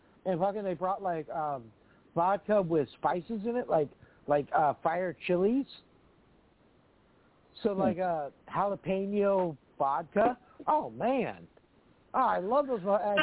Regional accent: Seattle, Washington, United States; Like, I'm from Seattle. It's very woke.

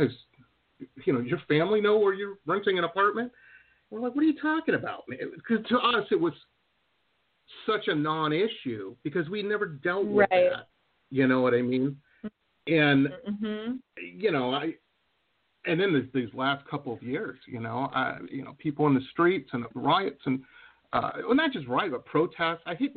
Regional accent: Detroit, Michigan, United States; Well, like I said, I grew up in Detroit, with the whole racism thing.

